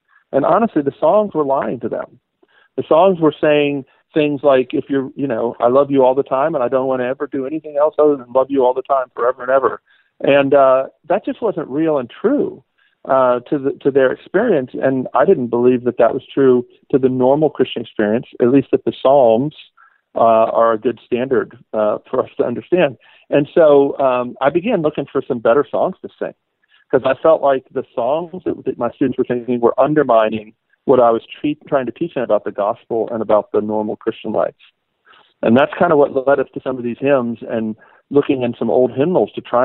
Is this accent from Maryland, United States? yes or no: yes; Baltimore, Maryland, United States; also born or lived in Boston; So I grew up in the Baltimore area, got converted in high school, went to Berklee College of Music up in Boston.